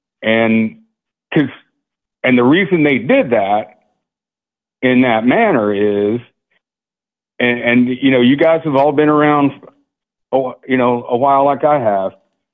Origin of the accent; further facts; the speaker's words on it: Lincoln, Nebraska, United States; born there; Well, I was born in Lincoln, Nebraska.